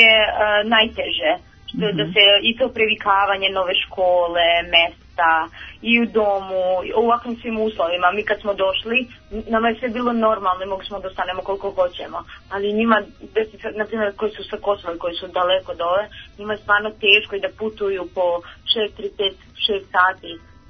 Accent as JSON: {"language": "Serbian", "town": "Aleksandrovac", "region": "Šumadija and Western Serbia", "country": "Serbia", "said": "Ja sam iz Aleksandrovca"}